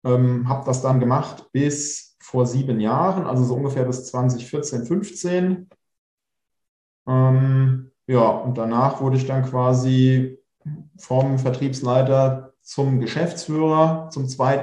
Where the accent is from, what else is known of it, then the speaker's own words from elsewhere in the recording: Pfungstadt, Hesse, Germany; also born or lived in Darmstadt; regional gesehen bin ich quasi groß geworden in Funkstadt. Das kennt der eine oder andere vom Hessentag, der da dieses Jahr stattfinden soll.